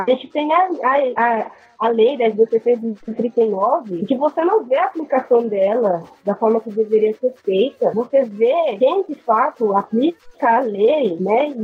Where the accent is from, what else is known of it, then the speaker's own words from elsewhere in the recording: Brazil; Como se, somos brasileiros, né?